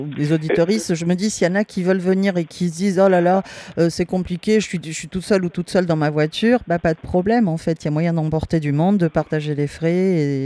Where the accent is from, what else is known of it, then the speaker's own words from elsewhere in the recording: Toulouse, Occitanie, France; nous on est de Toulouse